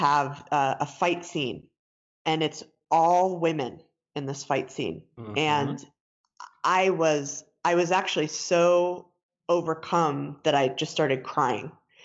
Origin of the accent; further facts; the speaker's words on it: Denver, Colorado, United States; also born or lived in New York City; I was born and raised in Denver. Lived here most of my life, except for when I went to college on the East Coast, and I spent a lot of time actually in New York City.